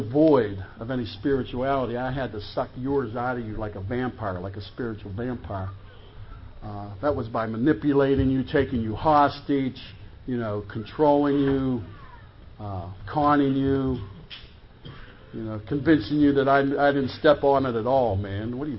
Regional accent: Pittsburgh, Pennsylvania, United States; Growing up in Pittsburgh, I still say it through Pittsburgh, right?

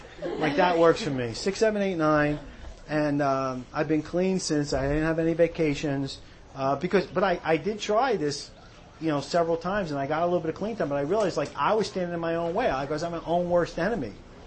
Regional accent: Brooklyn, New York, United States; I was like, damn right they do, man. I'm from Brooklyn. Your rims gotta look nice, man.

